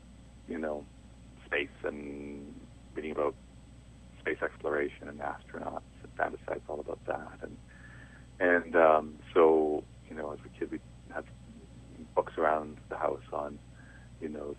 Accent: Kamloops, British Columbia, Canada; also born or lived in Vancouver; I grew up actually in Kamloops. I was born in Vancouver, but we moved when I got into school.

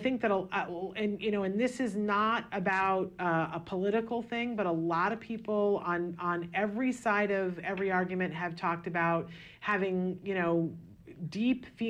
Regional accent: Saratoga, New York, United States; in my hometown of Saratoga, New York, a very artsy-fartsy kind of town that in the winter is kind of a small-town feel

